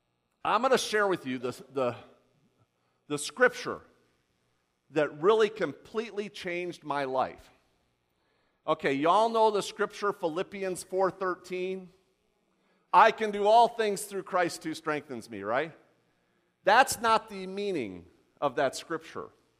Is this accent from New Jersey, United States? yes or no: no; Las Vegas, Nevada, United States; I mean, I'm from Vegas, but I don't want to roll the dice on the meal, okay?